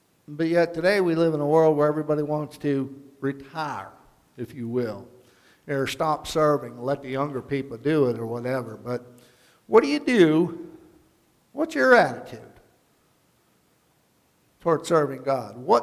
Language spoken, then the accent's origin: English; New York, United States; I said, "I'm from New York, you're down here, what's that mean?